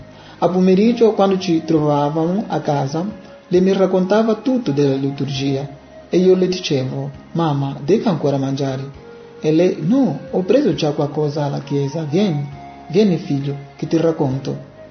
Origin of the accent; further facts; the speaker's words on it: Angola; also born or lived in Luanda; dell'Angola. Sono nato a São Remo, ma ho poi vissuto a Luanda, la capitale.